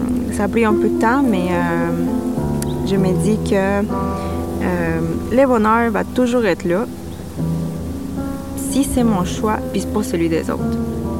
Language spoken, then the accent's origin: French; Bolivia; comme la famille traditionnelle chez nous en Bolivie.